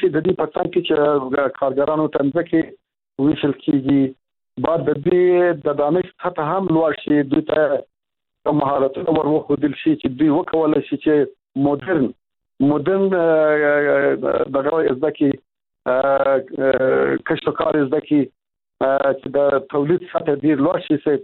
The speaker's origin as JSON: {"language": "Pashto", "country": "Afghanistan", "tie": "born or raised there", "said": "زه خو په دې هیواد کې لوی شوی یم. صاحب د ژوند په افغانستان کې تیر کړی دی."}